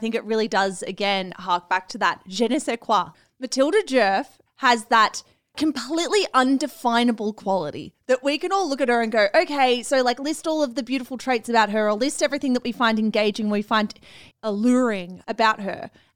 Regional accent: Australia; Like, I don't know if it's us being Australian and being really like familiar with tall poppy syndrome.

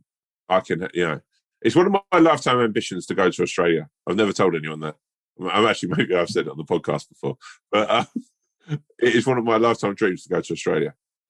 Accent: London, United Kingdom; I'm a Londoner

